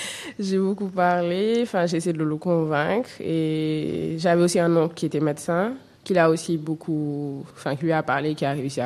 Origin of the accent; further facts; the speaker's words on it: Saly, Thiès, Senegal; je suis pas de Dakar, je suis de Sali